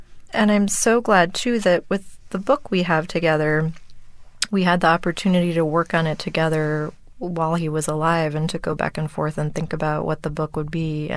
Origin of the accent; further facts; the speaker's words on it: Midwest, United States; I was slightly embarrassed, and because, you know, I'm from the Midwest.